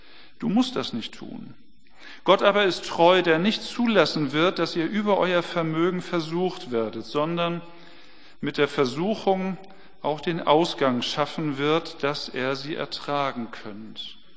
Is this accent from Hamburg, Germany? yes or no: yes; Hamburg, Germany; Für mich als Hamburger, das ist halt da so, geht man halt nicht hin und fertig.